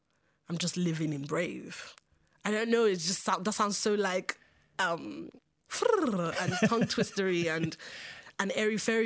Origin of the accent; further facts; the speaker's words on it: Longford, Leinster, Ireland; I went to a very multicultural primary school and secondary school. I mean, the wider town was probably always inherently white Irish